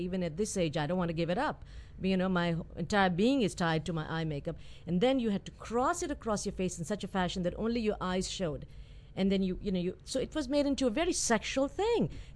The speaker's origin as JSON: {"language": "English", "town": "Peshawar", "region": "Khyber Pakhtunkhwa", "country": "Pakistan", "tie": "born or raised there", "said": "Growing up in Peshawar where the hijab was very much part of the culture"}